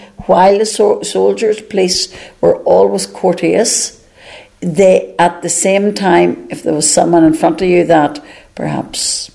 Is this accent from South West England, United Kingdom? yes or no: no; Clontivern, Northern Ireland, United Kingdom; I grew up on the Fermanagh, Monaghan border at a place called Clontivern, about 5 miles outside Newton Butler and about a mile from Clonus, which was in County Monaghan.